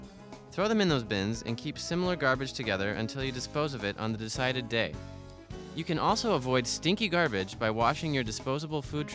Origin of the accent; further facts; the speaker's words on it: Denver, Colorado, United States; but in my hometown of Denver, there are pretty much only two types of garbage.